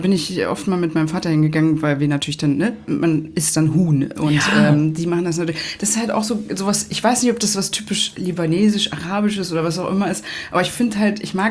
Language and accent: German; Germany; Wir sind ja selber Deutsche.